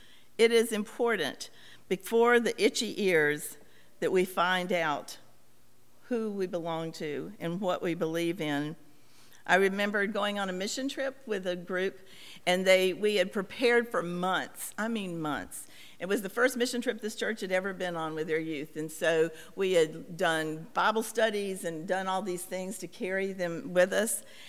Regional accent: Carrboro, North Carolina, United States; I grew up in Carrboro, and the stores closed at noon on Wednesday so you could go home and work in your garden so you could go to church on Wednesday night.

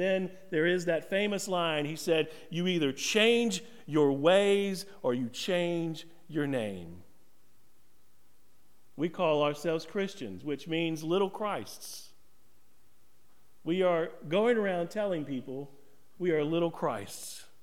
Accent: Whiteville, North Carolina, United States; In my hometown of Whiteville, there was a famous house, this Main Street house that was being built for 10 years, 15 years

